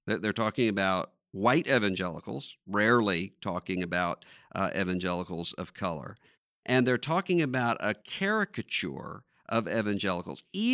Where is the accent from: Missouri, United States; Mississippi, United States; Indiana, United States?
Mississippi, United States; Biloxi; I often, when I hear people talking about my hometown, I know when someone pronounces it Biloxi, that this is someone who has no idea what the town is